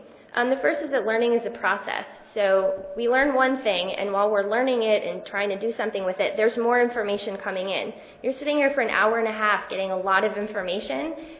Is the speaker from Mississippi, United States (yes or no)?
no; Atlanta, Georgia, United States; I'm from Atlanta, so we cook a lot of collard greens in Atlanta